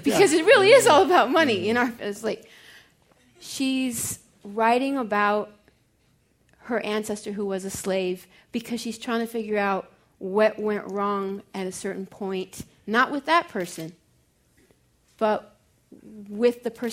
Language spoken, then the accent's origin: English; Riverside, California, United States; I'm from Riverside, California.